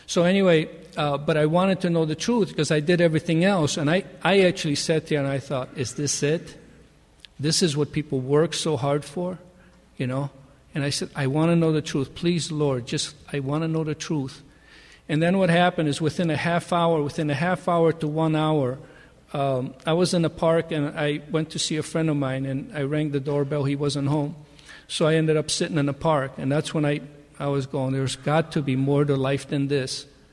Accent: Poland; English is a second language; moved away; at that time, my English was real bad. I mean, I came from Poland, so my English was bad. And this was I was in high school.

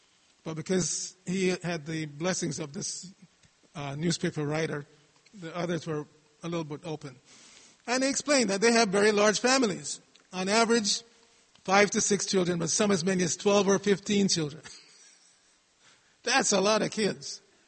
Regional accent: New York, United States; I grew up in New York and I had a lot of Jewish friends

